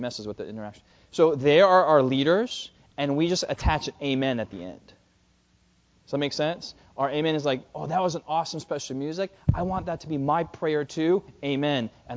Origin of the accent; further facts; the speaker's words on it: New Jersey, United States; also born or lived in Queens, New York; I'm Korean. I'm an American born in the United States, born in New York City, Queens, born and raised in New Jersey, living in Maryland